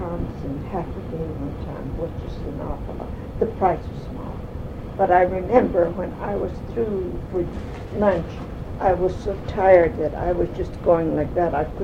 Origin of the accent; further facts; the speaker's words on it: Afognak, Alaska, United States; I was born in the Fog Neck. I was raised there, and of course, every once in a while we'd go to Kodiak on visits.